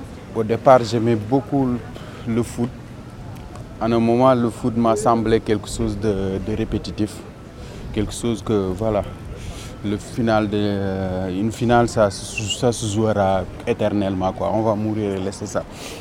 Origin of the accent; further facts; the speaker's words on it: Pikine, Dakar, Senegal; moi je viens de la banlieue de Dakar, Pikine c'est la banlieue de Dakar, et moi je viens de Guinaoura, qui est la banlieue de Pikine.